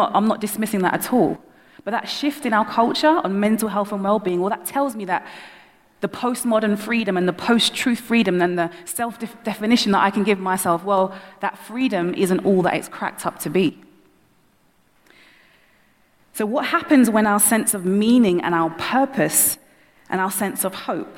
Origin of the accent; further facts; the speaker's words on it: London, United Kingdom; accent: London; Right, so I'm from London, originally West London, but then moved to South East. So you might hear a bit of my London accent coming out there.